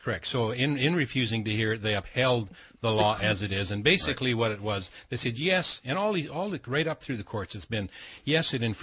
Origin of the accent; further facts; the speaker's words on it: Tumbler Ridge, British Columbia, Canada; I came down, I'm from Tumbler Ridge.